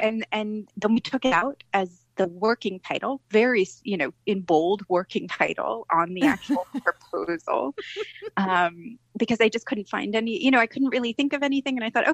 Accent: California, United States; I'm from California. I'm a woman.

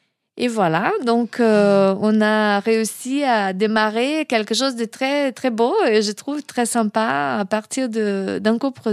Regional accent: Brazil; now in France; C'est cette terre que j'ai choisie pour appeler de mienne, parce que tu sais, à la base, je suis brésilienne

